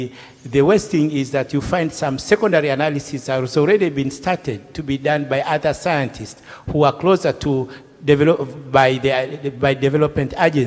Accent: Tanzania; I'm from Tanzania

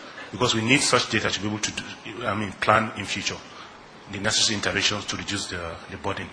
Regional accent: Nigeria; my country, Nigeria, happens to have a high prevalence rate of HIV, 4.4%

